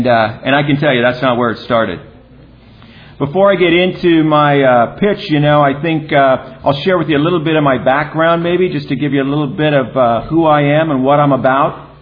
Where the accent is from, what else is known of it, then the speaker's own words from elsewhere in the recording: San Diego, California, United States; I'm from San Diego, so I came up.